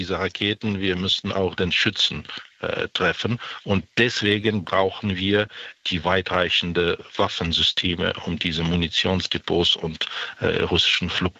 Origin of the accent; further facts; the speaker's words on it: Ukraine; Und wir haben es als Ukrainer schon tausendmal gezeigt